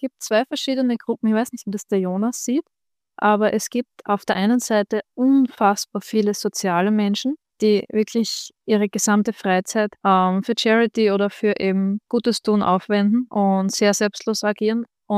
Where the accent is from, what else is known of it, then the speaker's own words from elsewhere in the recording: Styria, Austria; Ich bin aus der Südsteiermark